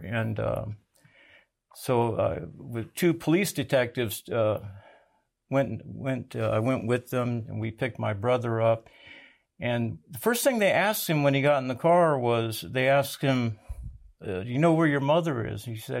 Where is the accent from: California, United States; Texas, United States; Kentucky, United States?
Texas, United States; San Antonio; born there